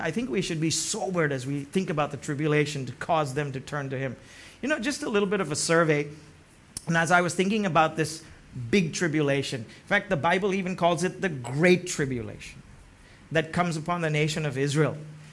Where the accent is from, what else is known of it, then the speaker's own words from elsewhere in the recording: Pune, Maharashtra, India; And I grew up in Bishop School and Anglican School in Pune, where we used to have Friday movie nights.